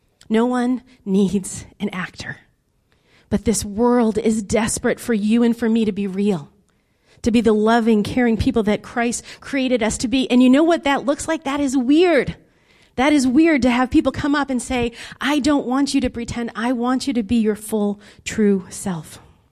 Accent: Lowell, Massachusetts, United States; Do you know where I'm from? I'm from Lowell

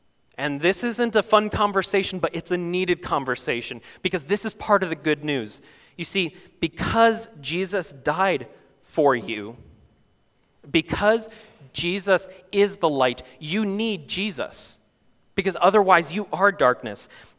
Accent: Canada; now in United States; This is new for me. I'm from Canada.

